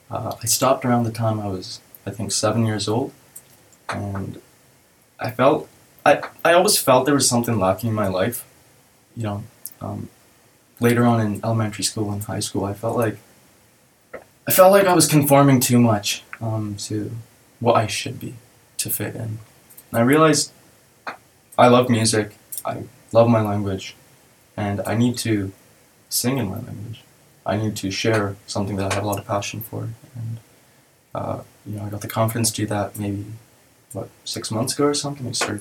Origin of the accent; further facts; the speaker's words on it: Canada; born there; also born or lived in India; I was born in Canada, but my family moved to India during that period of my life, which allowed me to really connect to my roots at a really, really young age.